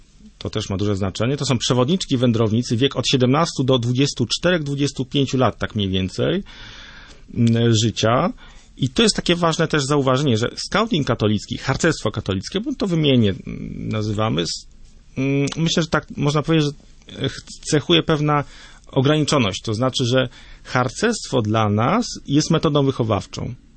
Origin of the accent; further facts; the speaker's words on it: Nałęczów, Lublin Voivodeship, Poland; ja pochodzę z dosyć niedużej miejscowości, to jest Nałęczów pod Lublinem